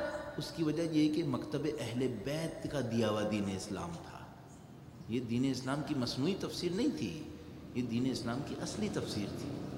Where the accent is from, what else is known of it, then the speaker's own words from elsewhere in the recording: Pakistan; اچھا اب میں جواب میں کہوں گا میں تو پاکستانی ہوں نا اس لیے میں نہیں لے سکا